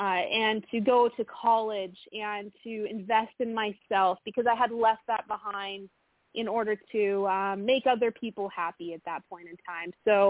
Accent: Midwest, United States; So I grew up in the Midwest in a little town of 5,000 people.

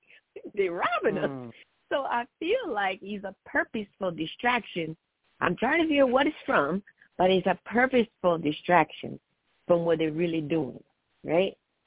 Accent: Midwest, United States; I said, I grew up in the Midwest. I can see a tornado brewing.

